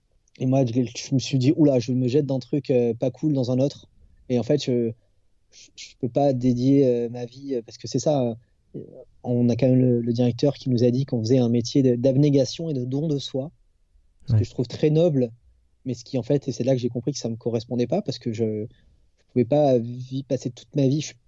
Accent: Réunion, France; born or raised there

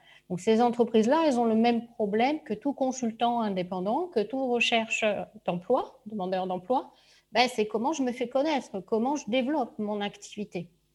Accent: Bordeaux, Nouvelle-Aquitaine, France; nous on est bordelais depuis longtemps, on a bien vu les évolutions.

